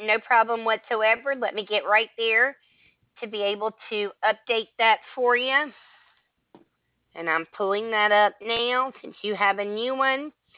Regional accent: Alabama, United States; Oh, I can't believe I'm from Alabama. I can't believe I got that right.

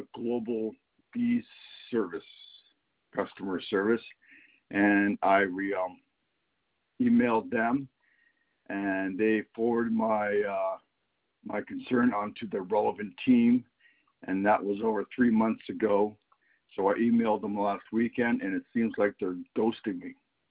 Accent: London, Ontario, Canada; I am from London, Ontario.

